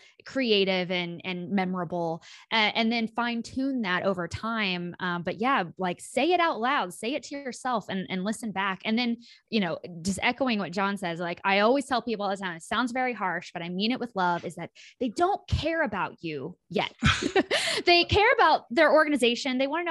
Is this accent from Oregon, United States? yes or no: no; Kansas, United States; why do you care at Kappa that I grew up in Kansas?